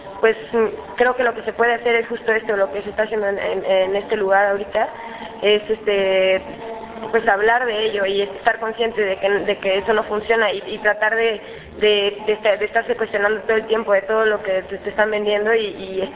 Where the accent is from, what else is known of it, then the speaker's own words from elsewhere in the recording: Mexico City, Mexico; de la Ciudad de México.